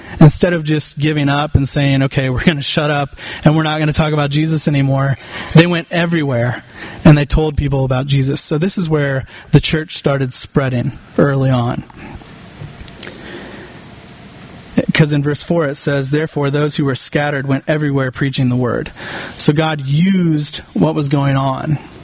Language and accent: English; Ireland; I'm Irish. We weren't meant to be in warm weather.